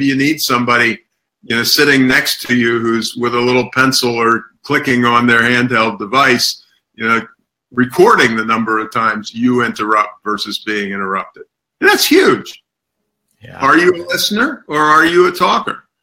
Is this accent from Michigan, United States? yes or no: no; Annapolis, Maryland, United States; I grew up in Annapolis, Maryland, and in days when Annapolis was in the deep south